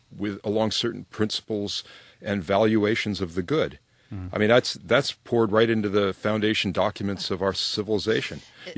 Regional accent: California, United States; I'm from California, so I can't exactly be a conservative completely

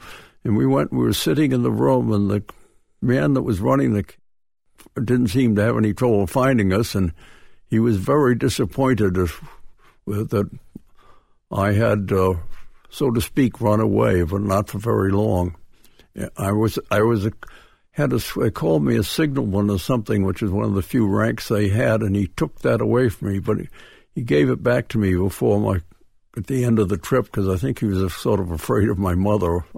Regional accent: Dedham, Massachusetts, United States; accent: Boston; Well, I'm from Dedham. It's a Boston accent. Both of my parents came from Boston

